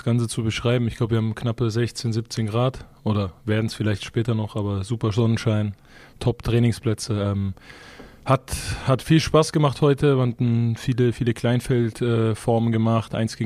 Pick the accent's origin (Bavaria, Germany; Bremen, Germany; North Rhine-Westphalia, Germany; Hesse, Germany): Hesse, Germany; Lampertheim; also born or lived in Heppenheim; weil ich bin dann in Lampertheim aufgewachsen. Okay. Das ist so 10, 12, 15 Minuten neben Heppenheim.